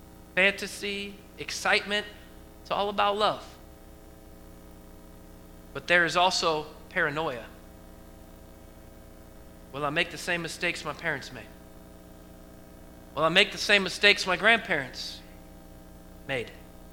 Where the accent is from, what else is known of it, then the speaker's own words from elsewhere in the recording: Portland, Oregon, United States; it's because I'm from Oregon and I grew up and raised right outside of Portland, so that's kind of cool.